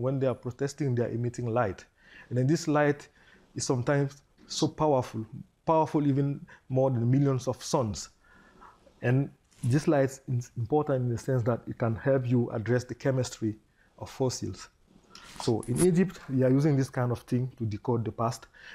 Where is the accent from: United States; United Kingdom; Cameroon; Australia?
Cameroon; maybe because I come from Cameroon.